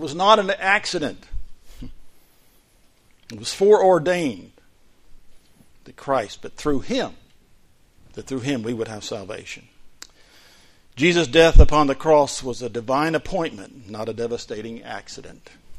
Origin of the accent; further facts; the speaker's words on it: Florida, United States; You know, I came from Florida and spent about half my life down there and half of my life up here.